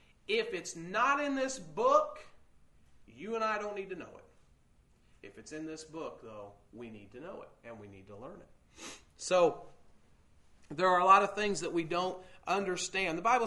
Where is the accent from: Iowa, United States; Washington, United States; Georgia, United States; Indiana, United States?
Indiana, United States; That's one of the things that I like about where we live in Indiana. I've always enjoyed growing up in Owen County, the farms and the woods